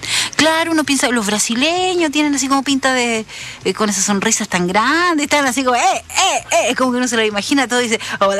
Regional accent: Chile; a nosotros siempre nos tiran talla que el chileno habla como en chiquitito

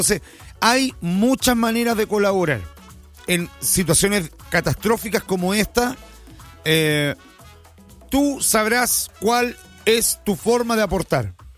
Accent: Chile; Somos chilenos, somos aguerridos, nos han pasado tantas cosas.

